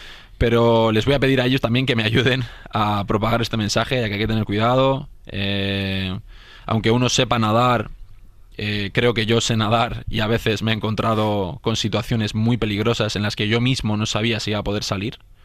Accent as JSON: {"language": "Spanish", "town": "San Sebastián", "region": "Basque Country", "country": "Spain", "said": "Igual para nosotros, que somos de Donosti, pues es muy evidente."}